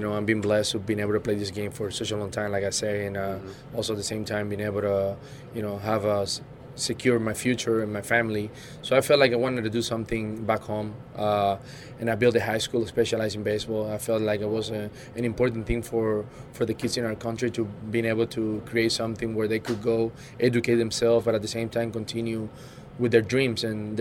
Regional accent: Puerto Rico; the fact that I grew up in Puerto Rico also

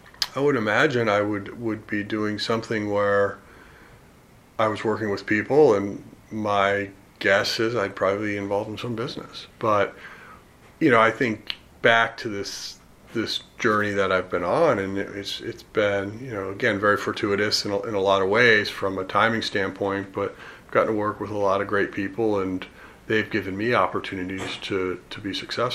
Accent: Colorado, United States; And I grew up in Colorado and was connected to that.

